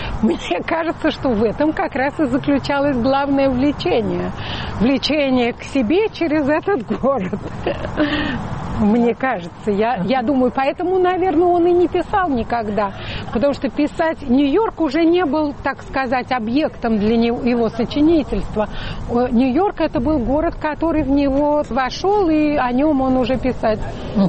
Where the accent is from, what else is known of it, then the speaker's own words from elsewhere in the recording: Moscow, Russia; Мы москвичи, по-моему, иначе смотрели на эти вещи.